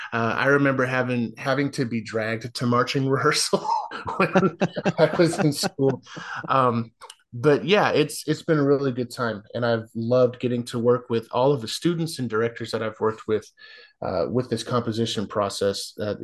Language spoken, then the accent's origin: English; Carrollton, Texas, United States; I'm from Carrollton, Texas. I started playing the tuba in the sixth grade, and I haven't looked back.